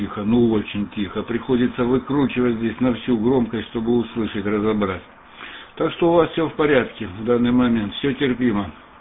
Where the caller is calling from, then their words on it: Antwerp, Flanders, Belgium; Юрий, напомню, Антверпен, север Бельгии. Ну, сейчас я из Ихалим к вам отвечаю.